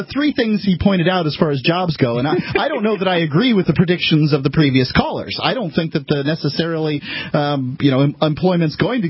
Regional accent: Canada; As a Canadian, you could you could travel all across your country with alcohol

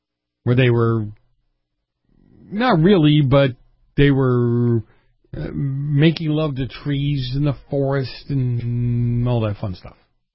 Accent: Massachusetts, United States; In Massachusetts, my hometown, God bless America.

